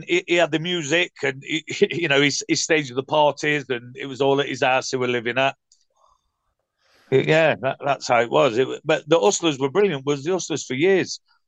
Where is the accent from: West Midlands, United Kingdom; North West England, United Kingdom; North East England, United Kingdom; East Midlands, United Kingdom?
East Midlands, United Kingdom; Ilkeston; And I come from Batesford, but via Ilkeston and that.